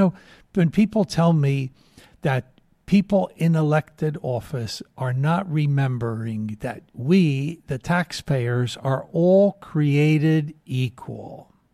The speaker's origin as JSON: {"language": "English", "country": "United States", "said": "I'm an American. I live in America. My family lives in America. Yes, we are immigrants to this country from some years ago"}